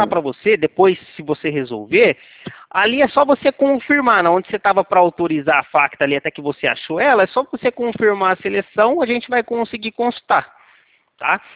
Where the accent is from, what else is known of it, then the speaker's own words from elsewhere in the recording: Leme, São Paulo, Brazil; Eu sou aqui da cidade de Leme, é interior de São Paulo. Fica perto de Campinas, Ribeirão.